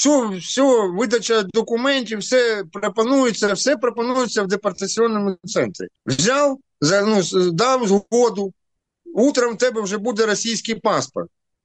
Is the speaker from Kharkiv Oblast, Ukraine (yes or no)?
no; Kherson Oblast, Ukraine; Якщо я з Херсонської області, но з окупованої території, мені дадуть російський паспорт.